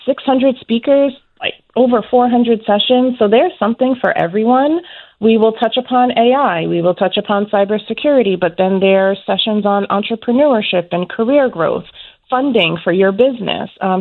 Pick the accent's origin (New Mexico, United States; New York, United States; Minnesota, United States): New York, United States; Now, I'm a New Yorker, so I will kind of, you know, fight back on the pizza, but yes.